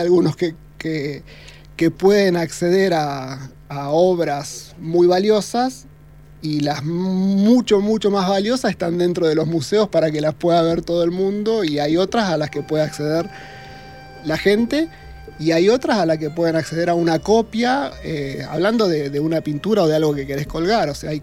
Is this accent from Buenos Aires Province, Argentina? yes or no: no; Neuquén, Argentina; Me gustó mi infancia en Neuquén.